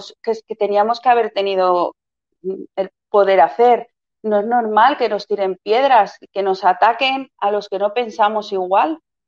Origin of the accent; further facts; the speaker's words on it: Catalonia, Spain; En Cataluña vivimos bien, no queremos independencia, somos españoles y catalanes y no queremos independencia.